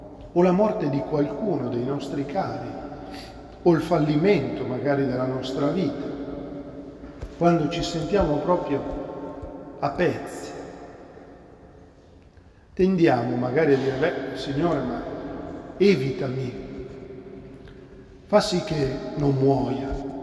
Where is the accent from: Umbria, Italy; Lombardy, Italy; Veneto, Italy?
Lombardy, Italy; Quingentole; quando ero piccolo, forse adolescente, non mi ricordo bene la data, quando le suore del mio paesino di Quingentole